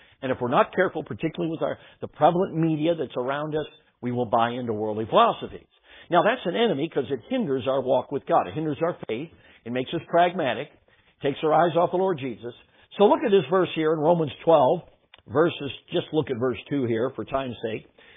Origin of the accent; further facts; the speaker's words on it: Chicago, Illinois, United States; I grew up in Chicago, became a Blackhawks fan